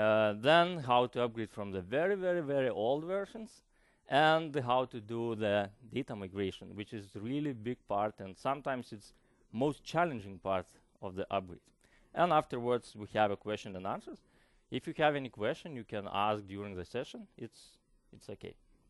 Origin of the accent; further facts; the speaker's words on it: Lithuania; English is a second language; From my surname, you know that I am not from Denmark. I hope that it's clear. I'm actually from Lithuania, a very nice small country.